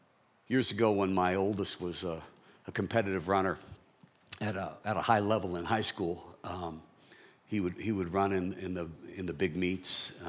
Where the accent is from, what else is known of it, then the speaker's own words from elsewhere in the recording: Los Angeles, California, United States; because I grew up in Los Angeles, so I got to see a lot of football at the Coliseum growing up.